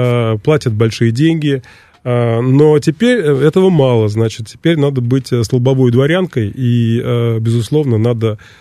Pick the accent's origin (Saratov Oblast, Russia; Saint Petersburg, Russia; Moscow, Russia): Moscow, Russia; Почему я, москвич, должен платить деньги за то, что я на своей машине хочу приехать в свой город?